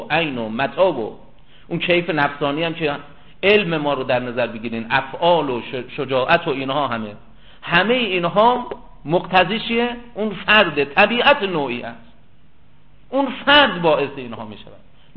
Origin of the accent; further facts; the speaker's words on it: Kerman, Iran; now in Qom, Iran; من در زمان مثلا 1359 ایجاد شدم، اهل کرمان هستم، تو قم دارم تدریس میکنم